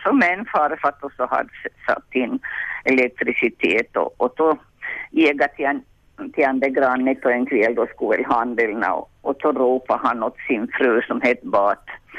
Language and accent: Swedish; Malax, Ostrobothnia, Finland; Ja, hej, jag var från Malax.